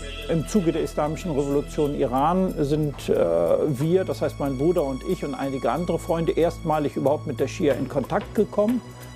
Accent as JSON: {"language": "German", "region": "Hamburg", "country": "Germany", "tie": "born or raised there", "said": "Sie haben sich in Istanbul getroffen und sind nach Hamburg gezogen. Ich bin in Hamburg groß geworden, habe dort Abitur gemacht"}